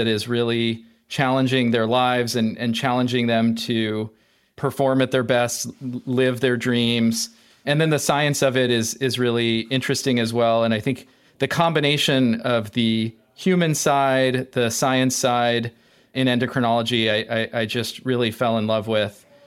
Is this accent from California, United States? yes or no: yes; Studio City, California, United States; Well, I'm from Studio City originally, so it's in my blood.